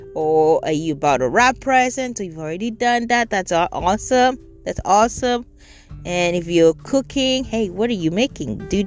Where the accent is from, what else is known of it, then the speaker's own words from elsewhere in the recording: Nigeria; now in United States; Growing up in Nigeria, we went to visit family, grandparents to be exact.